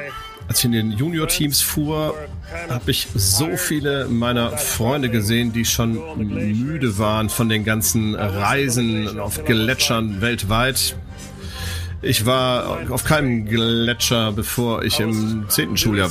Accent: Netherlands; Für mich als Holländer wusste ich gar nicht, was ein Weltcup war überhaupt.

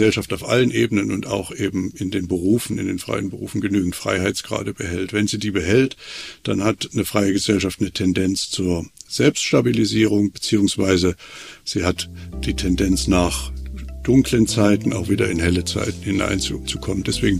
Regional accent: Germany; ich bin ja in der DDR aufgewachsen

